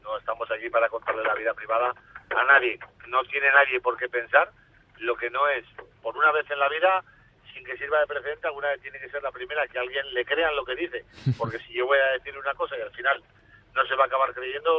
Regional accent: Basque Country, Spain; soy vasco

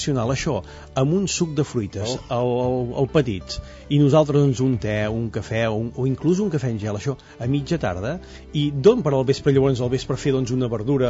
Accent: Catalonia, Spain; Jo que sóc de la Garrotxa

